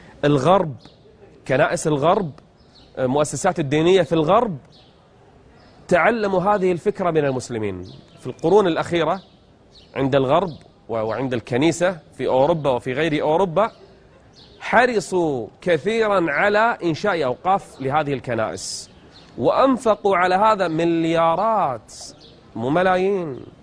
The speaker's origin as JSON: {"language": "Arabic", "country": "Qatar", "said": "عندنا في قطر نفس الشيء"}